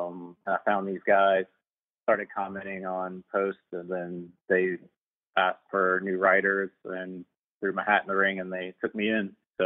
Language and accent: English; New Orleans, Louisiana, United States; Well, I'm from New Orleans, a huge basketball fan.